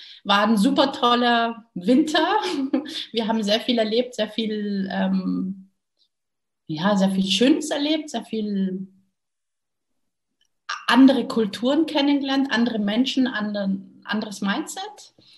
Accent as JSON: {"language": "German", "town": "Munich", "region": "Bavaria", "country": "Germany", "tie": "born or raised there", "lives_now": "Mallorca, Spain", "said": "Geboren und aufgewachsen bin ich in München, in Bayern. Mittlerweile lebe ich auf Mallorca"}